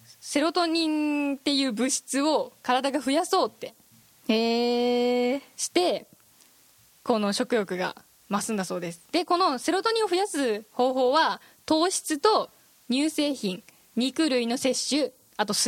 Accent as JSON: {"language": "Japanese", "region": "Kagoshima", "country": "Japan", "tie": "born or raised there", "said": "あの、うちの地元の鹿児島なんだけど"}